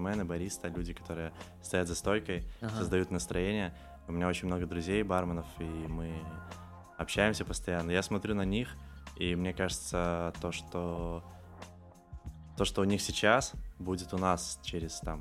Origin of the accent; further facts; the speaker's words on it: Belarus; мы из Беларуси.